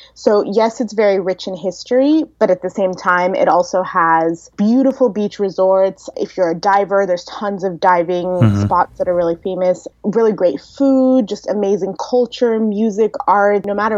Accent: Ireland; born there; because I was born in Ireland and my parents wanted a name that anyone could pronounce regardless of what they spoke.

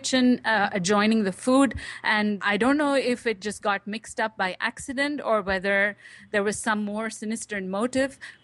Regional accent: Tamil Nadu, India; It was institutionalized in 1981 in my home state of Tamil Nadu when I was growing up there and has since kind of swept across the nation.

